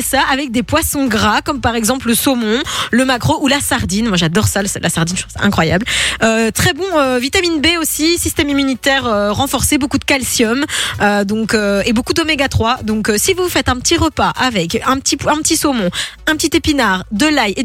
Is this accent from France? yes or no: yes; Paris, Île-de-France, France; je viens de Paris, il y a personne qui ressemble à